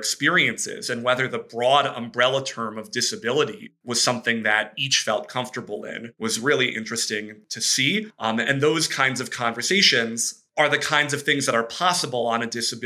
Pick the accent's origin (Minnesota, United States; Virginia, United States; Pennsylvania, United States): Minnesota, United States; St. Paul; I was very fortunate, actually, to have some of that representation and visibility, especially growing up in St. Paul.